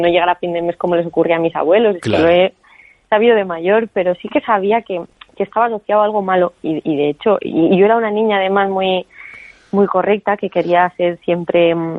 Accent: Campo de Criptana, Castilla-La Mancha, Spain; Y yo lo noto en mi pueblo, en Campo de Criptana, que también hablo mucho de él, como de pequeños pues había un montón de niños que nos salíamos al fresco

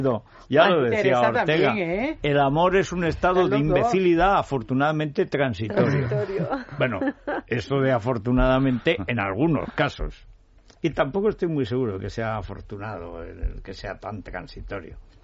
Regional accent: Aragon, Spain; como laminero aragonés

